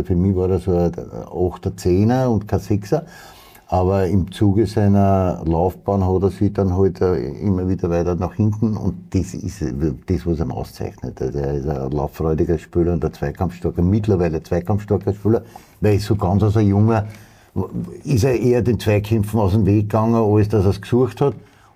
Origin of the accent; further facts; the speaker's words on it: Austria; da bei uns in Österreich